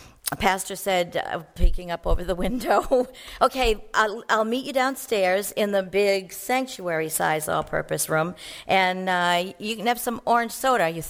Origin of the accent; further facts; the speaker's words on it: Maine, United States; It was August. I'm from Maine. I can't wait for it to snow.